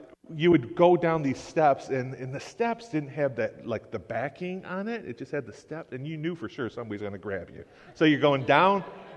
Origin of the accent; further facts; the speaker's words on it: Detroit, Michigan, United States; but grew up in Detroit, and we lived Southwest Detroit, not far from Mexican Town. I loved growing up in Detroit. It was so diverse.